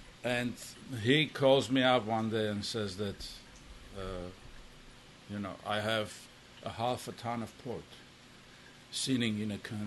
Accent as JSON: {"language": "English", "country": "Armenia", "tie": "born or raised there", "moved": "yes", "lives_now": "United States", "said": "And I was born in Armenia. I lived there until the end of the Soviet era. I moved to U.S. in 1994."}